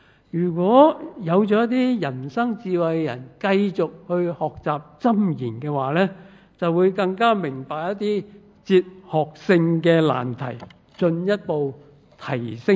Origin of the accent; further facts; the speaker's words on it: China; 即系同我哋中国人玩嘅谜语又好似有啲唔同啊。